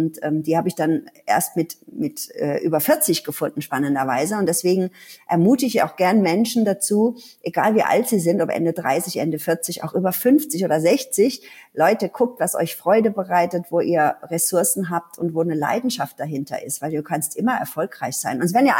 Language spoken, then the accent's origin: German; Ludwigshafen, Rhineland-Palatinate, Germany; Ich komme aus Rheinland-Pfalz, aus Ludwigshafen. Da sitzt die BASF, also die große Anilin. Und all meine Familienmitglieder, die haben dort gearbeitet. Das ist ein großer Arbeitgeber.